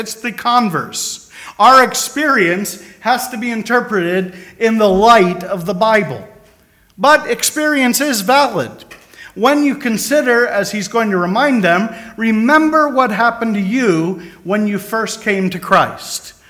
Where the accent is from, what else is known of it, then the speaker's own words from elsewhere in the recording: Pennsylvania, United States; Today in my home state of Pennsylvania, some student went into a high school and cut a number of other fellow students with a knife.